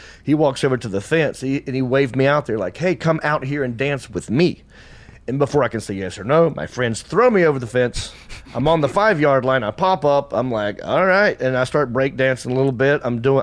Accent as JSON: {"language": "English", "town": "Hickory", "region": "North Carolina", "country": "United States", "tie": "born or raised there", "said": "but like I get recognized a lot in Hickory, in my hometown."}